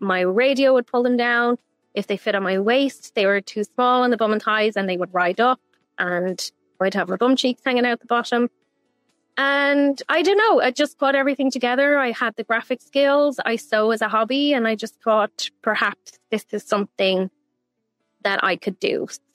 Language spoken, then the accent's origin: English; Ireland; moved away as an adult; I'm from Ireland.